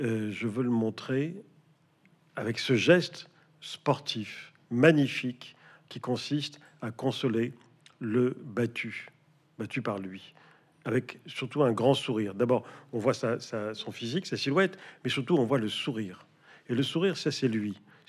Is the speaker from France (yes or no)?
no; Morocco; Moi, je n'allais en Algérie que pour voir mes grands-parents pour les vacances, parce que je suis né au Maroc, j'habitais le Maroc, mais mon père est d'Oran et ma mère de Beaune. Qui se trouve dans le Constantinois.